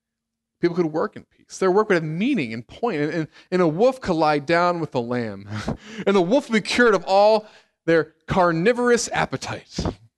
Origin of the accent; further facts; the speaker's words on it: Cincinnati, Ohio, United States; But she's from Columbus and I'm from Cincinnati.